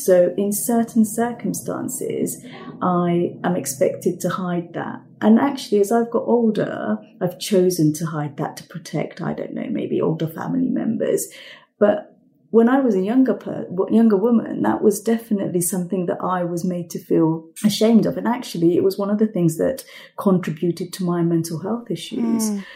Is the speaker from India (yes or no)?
no; United Kingdom; You know, I'm from a British Bangladeshi Muslim culture, family background, and you know, being married more than once in my community is a huge stigma